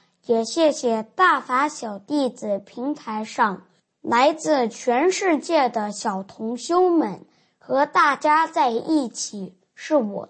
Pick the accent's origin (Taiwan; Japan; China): Japan; Chinese is a second language; 我在日本长大，我的中国话不是很好，我练习电话稿很多次，慢慢的能够和常人对话了